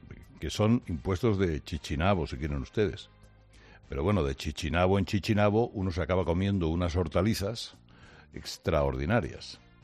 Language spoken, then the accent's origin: Spanish; Spain; Y siendo españoles, siendo la cadena COPE, teniendo al Papa delante